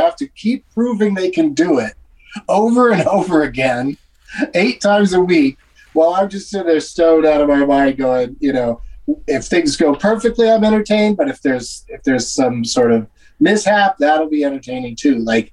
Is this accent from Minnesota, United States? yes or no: no; California, United States; I grew up in Southern California. So my very first trip to New York